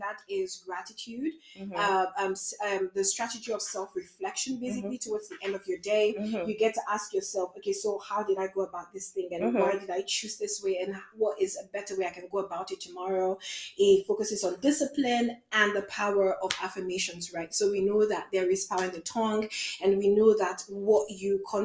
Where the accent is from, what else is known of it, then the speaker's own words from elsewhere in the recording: Nigeria; now in Prague, Czechia; I am Nigerian, of course.